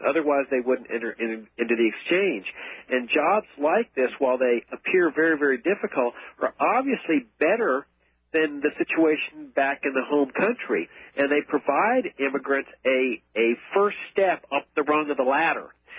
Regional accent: Laredo, Texas, United States; I grew up on the Texas-Mexican border down in Laredo, Texas. The farm I grew up on was actually on the Rio Grande.

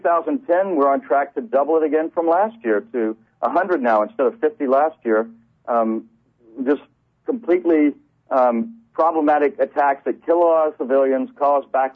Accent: United States; I think it's incumbent upon all of us as American citizens to realize what's going on

